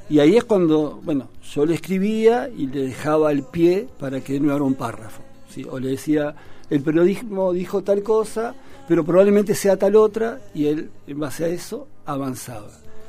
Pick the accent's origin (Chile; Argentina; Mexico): Argentina; La Plata, Buenos Aires Province; Soy platense, sí, con amigos de toda la vida